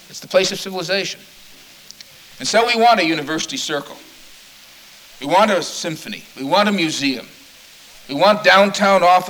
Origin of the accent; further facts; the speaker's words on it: Cleveland, Ohio, United States; discovered I was from Cleveland